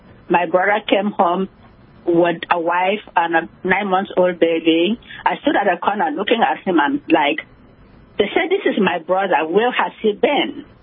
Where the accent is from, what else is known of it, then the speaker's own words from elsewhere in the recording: Nigeria; I'm a Nigerian.